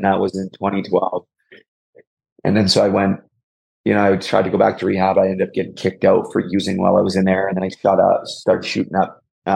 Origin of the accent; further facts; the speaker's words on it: Port Coquitlam, British Columbia, Canada; I was with my friend, and I'm from Port Coquitlam, which is about 25, 30 minutes east of Vancouver.